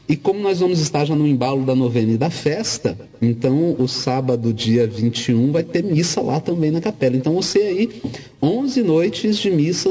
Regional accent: Andirá, Paraná, Brazil; born there; Nasci em Andirá, né, numa época em que só existia uma paróquia

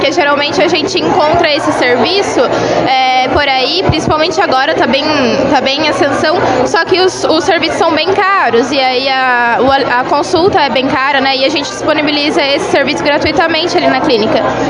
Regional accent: Itaí, São Paulo, Brazil; now in Bandeirantes, Brazil; eu sou do 5º ano de enfermagem. Sou de Itaí, São Paulo, mas agora eu resido aqui em Bandeirantes para poder fazer o curso.

